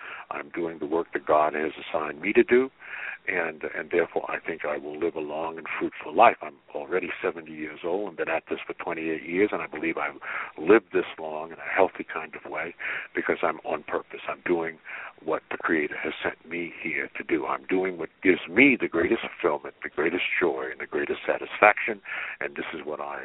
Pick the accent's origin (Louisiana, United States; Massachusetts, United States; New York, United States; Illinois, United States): New York, United States; Brooklyn; born there; Yeah, I was born in Brooklyn, New York, one of 11 children, 8 boys and 3 girls.